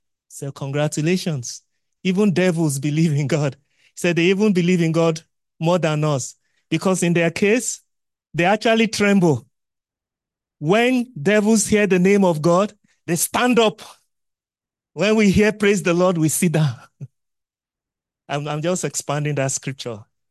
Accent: Nigeria; I was speaking with someone in Nigeria, my home country today

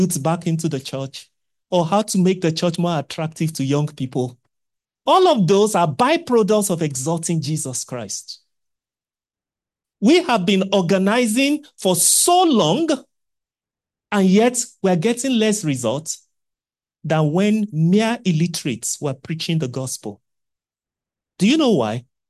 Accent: Kwara, Nigeria; I'm from Kwara. We used to make noble beer.

